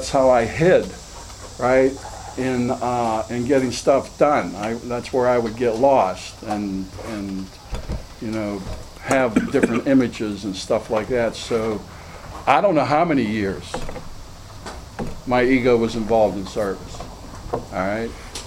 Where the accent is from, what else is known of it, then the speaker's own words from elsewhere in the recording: Pittsburgh, Pennsylvania, United States; I'm from Pittsburgh, born and raised, Southfields boy